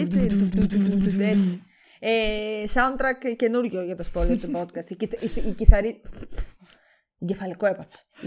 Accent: Trikala, Thessaly, Greece; δεν είμαι από την Τρίπολη, είμαι από τα Τρίκαλα.

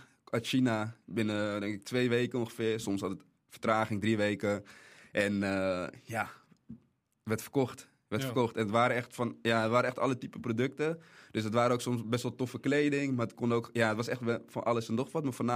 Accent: Amsterdam, North Holland, Netherlands; waar in de buurt waar ik ben opgegroeid, in Amsterdam.

